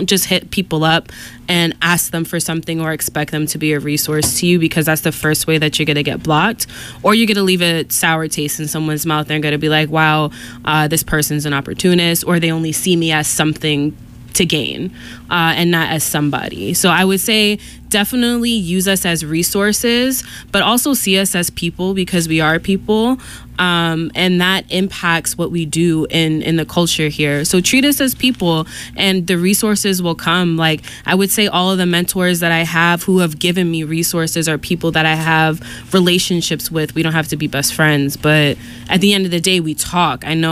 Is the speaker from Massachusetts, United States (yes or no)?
yes; Brockton, Massachusetts, United States; obviously my city, because I'm from Brockton